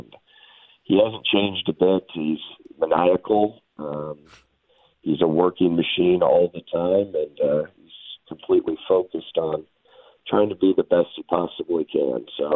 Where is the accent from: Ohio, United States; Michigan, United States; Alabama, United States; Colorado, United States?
Ohio, United States; Cleveland; I'm from the Cleveland area.